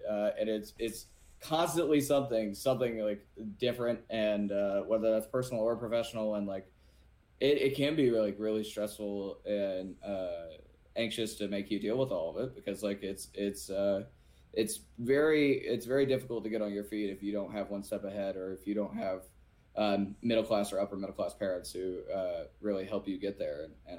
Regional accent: Atlanta, Georgia, United States; I grew up in Atlanta, Georgia, in a not so well off family

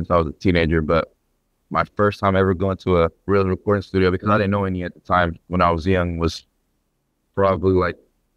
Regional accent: Stockton, California, United States; I grew up in Stockton, California, which in a neighborhood where, you know, there's a lot going on. But as for the household, it was very traditional. Both my parents are very traditional Filipino, old school.

